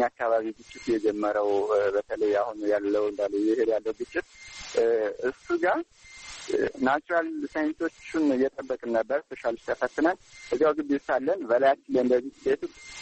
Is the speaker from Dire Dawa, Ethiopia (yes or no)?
no; Sekela, Amhara, Ethiopia; born there; ምዕራብ ጎጃም ዞን ሰከላ ወረዳ ነው የተወለድኩት፣ ገጠራማ ክፍል ነው።